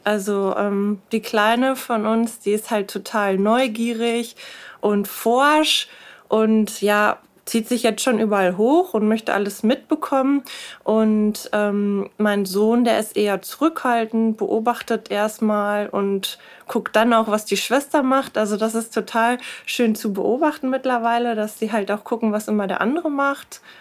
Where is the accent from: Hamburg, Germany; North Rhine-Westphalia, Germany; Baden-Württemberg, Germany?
North Rhine-Westphalia, Germany; Soest; Ich komme aus Soest, bin verheiratet und bin Mutter von einem Zwillingspärchen.